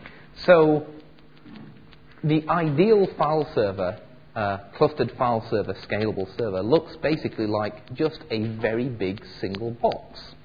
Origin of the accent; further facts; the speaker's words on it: England, United Kingdom; I'm actually from England, and like most English people, I don't even speak one language terribly well.